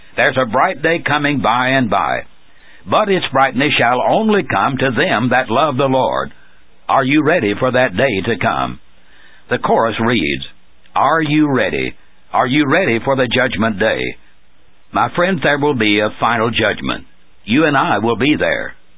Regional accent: Tennessee, United States; When I was a little boy growing up in Sumner County, Tennessee, my home congregation loved to sing

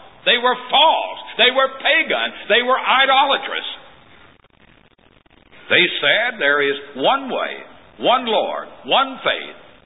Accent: Tennessee, United States; I remember as a boy growing up in Middle Tennessee, our preachers of the gospel challenged denominational preachers to debate with them.

